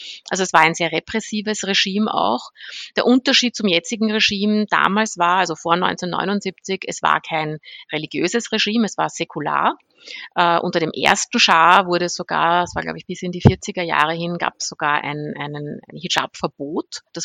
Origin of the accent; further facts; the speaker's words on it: Austria; ich bin in Österreich aufgewachsen, groß geworden, fühle mich auch sehr österreichisch, aber natürlich ist meine Herkunft der Iran